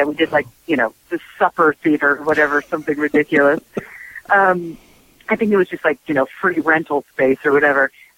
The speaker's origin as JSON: {"language": "English", "region": "New York", "country": "United States", "tie": "born or raised there", "also_born_or_lived": "Connecticut", "said": "Like I grew up in New York and we moved to Connecticut for a little while."}